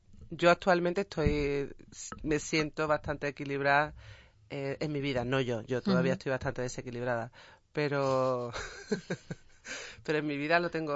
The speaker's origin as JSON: {"language": "Spanish", "town": "Seville", "region": "Andalusia", "country": "Spain", "said": "me pasa nada más decir que soy de Sevilla, cuando encima añado que soy cómica, pues imagínate. O sea, andaluza y cómica."}